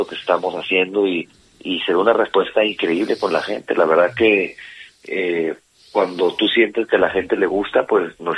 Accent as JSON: {"language": "Spanish", "town": "Torreón", "region": "Coahuila", "country": "Mexico", "tie": "born there", "said": "Fue una persona allá donde nací, en Torreón, Coahuila"}